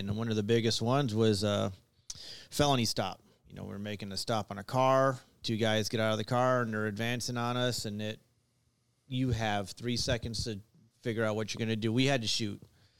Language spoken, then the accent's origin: English; Chicago, Illinois, United States; You know, I'm from Chicago, so I've seen a lot. And growing up in the streets, you guys are talking about street fighting.